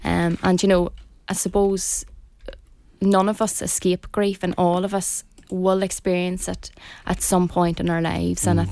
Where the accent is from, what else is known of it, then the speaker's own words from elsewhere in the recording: Omagh, Northern Ireland, United Kingdom; I'm from Omagh.